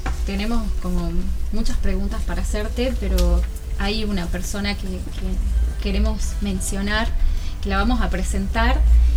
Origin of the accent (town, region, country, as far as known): Argentina